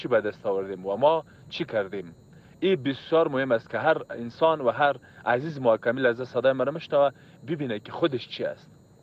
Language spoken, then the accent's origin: Persian; Afghanistan; ما افغان هستیم،